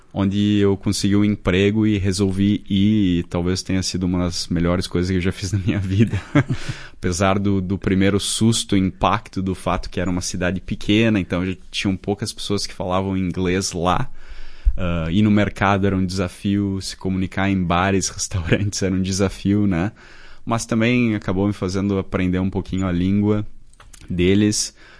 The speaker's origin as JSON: {"language": "Portuguese", "country": "Brazil", "said": "E eu acho que nós como brasileiros, que eu tenho certeza absoluta que infelizmente ou felizmente a gente tem um sentido crítico forte do nosso país"}